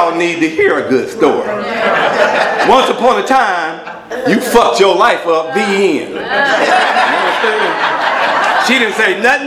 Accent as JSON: {"language": "English", "region": "Midwest", "country": "United States", "said": "I'm from the Midwest."}